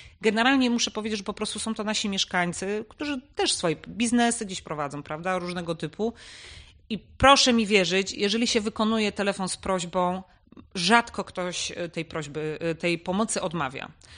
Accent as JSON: {"language": "Polish", "town": "Suchy Bór", "region": "Opole Voivodeship", "country": "Poland", "tie": "born or raised there", "said": "ja osobiście prawie od urodzenia mieszkam w Suchym Borze, z krótkimi przerwami gdzieś na jakieś studia, wyjazdy, ale generalnie całe swoje życie."}